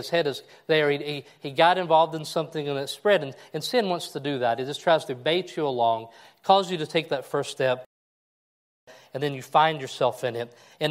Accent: Kentucky, United States; Landon is from my hometown of 500 people in Kentucky.

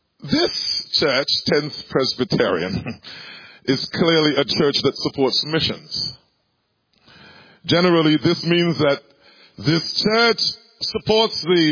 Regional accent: Antigua & Barbuda; I'm from the Twill Island nation of Antigua and Barbuda in the Eastern Caribbean.

